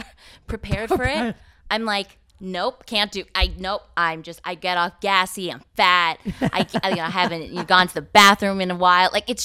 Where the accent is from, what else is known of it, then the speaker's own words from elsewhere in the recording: New Jersey, United States; I grew up very Korean, conservative, Christian household. I grew up in Northern New Jersey, just right across the George Washington Bridge.